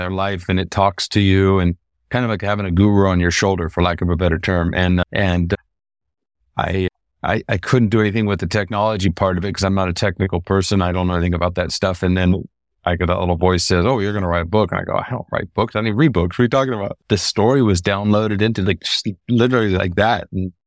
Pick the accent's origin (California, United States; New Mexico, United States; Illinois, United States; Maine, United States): California, United States; now in Costa Rica; Well, I've been living in Costa Rica for over 30 years, and I came from California originally.